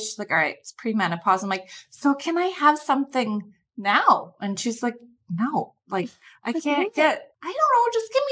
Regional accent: Denmark; I'm from Denmark.

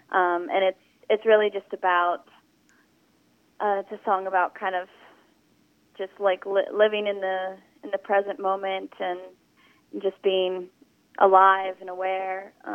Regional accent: Pennsylvania, United States; now in Nashville, United States; I'm originally from Pennsylvania, a small town, but have been living in Nashville for the last 7 years.

